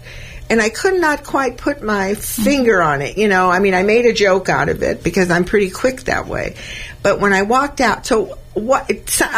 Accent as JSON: {"language": "English", "town": "Hollywood", "region": "California", "country": "United States", "tie": "born or raised there", "said": "You know, I grew up in Hollywood."}